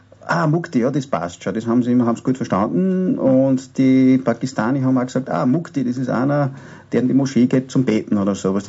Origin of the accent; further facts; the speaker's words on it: Austria; Wenn die Leute fragen, wo kommst du denn her, dann musst du mir erklären, wo Österreich ist.